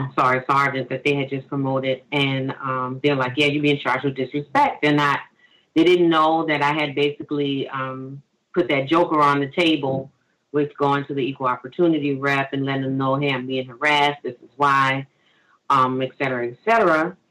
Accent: New Orleans, Louisiana, United States; I'm from New Orleans, and they happened to station me in New Orleans a year before Hurricane Katrina.

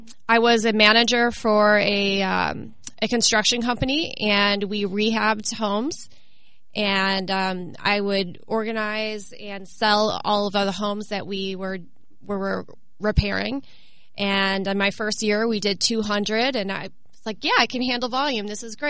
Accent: Chicago, Illinois, United States; I'm originally from Chicago, so I was licensed in Illinois prior to being licensed in Missouri.

